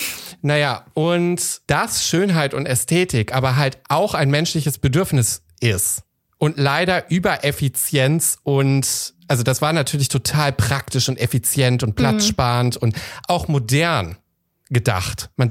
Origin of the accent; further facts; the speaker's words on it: Lippstadt, North Rhine-Westphalia, Germany; now in Essen, Germany; Also wo ich herkomme, aus Lippstadt, gibt es keine Fußwege ohne Fahrradwege.